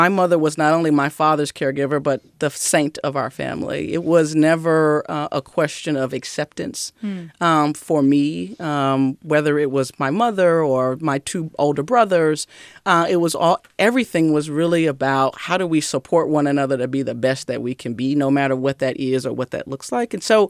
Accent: the South, United States; You know, I grew up in the South. And, you know, every Sunday I was at Sunday school and church.

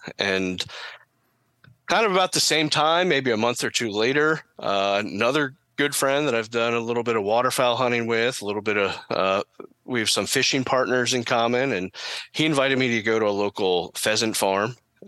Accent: Lenhartsville, Pennsylvania, United States; I'm from Lenhartsville, Pennsylvania, kind of a southeastern Pennsylvania location.

